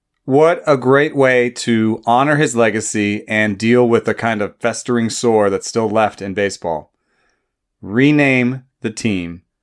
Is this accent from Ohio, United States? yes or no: no; Atlanta, Georgia, United States; growing up in Atlanta, we knew that people had been super racist against him